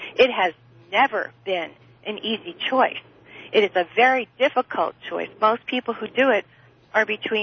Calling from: Santa Cruz, California, United States; from Santa Cruz.

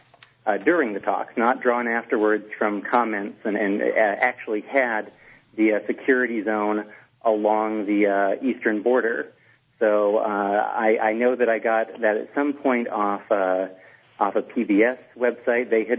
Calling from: San Francisco, California, United States; I'm in San Francisco.

